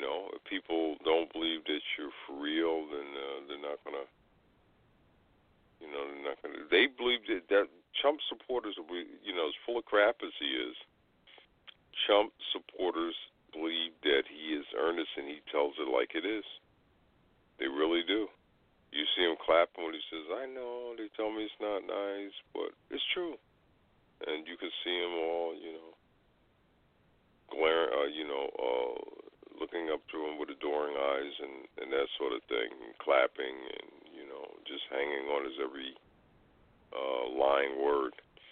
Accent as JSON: {"language": "English", "town": "New York City", "region": "New York", "country": "United States", "tie": "born or raised there", "said": "And I'm from New York, obviously. I'm, born, raised, educated there."}